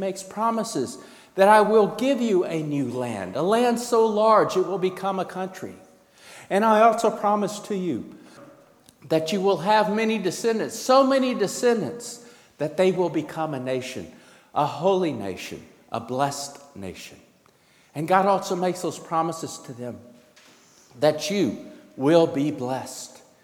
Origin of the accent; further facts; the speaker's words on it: Texas, United States; Growing up in Texas, in Central Texas and South Texas, I knew it was going to be different.